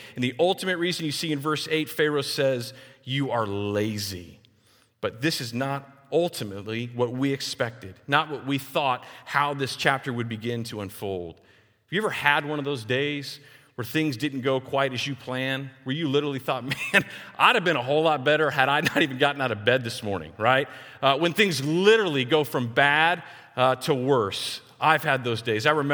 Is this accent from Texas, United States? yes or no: yes; Texas, United States; I'm a Texan. I'm a city boy.